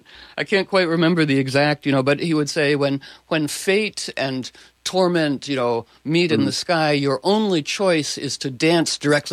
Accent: Washington, District of Columbia, United States; So, yes, growing up in Washington, D.C., for some mysterious reason, I always loved the call to prayer.

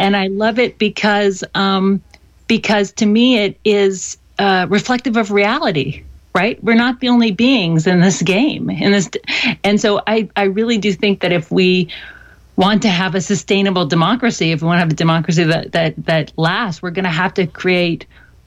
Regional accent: Athens, Georgia, United States; So I grew up in Athens, Georgia, which is a sweet little college town, known for its music, for bands like

